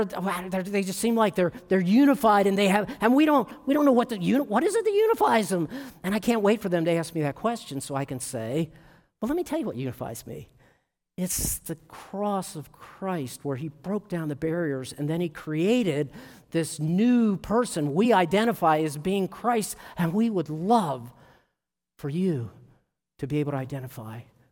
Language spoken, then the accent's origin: English; Maryland, United States; You see, I didn't grow up here. I grew up in Maryland